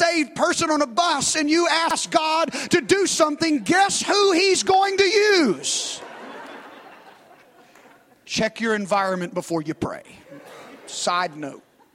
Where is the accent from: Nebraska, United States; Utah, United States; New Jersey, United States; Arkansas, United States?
Arkansas, United States; I didn't grow up in Texas. I grew up in Arkansas, but football was the one thing that united my town.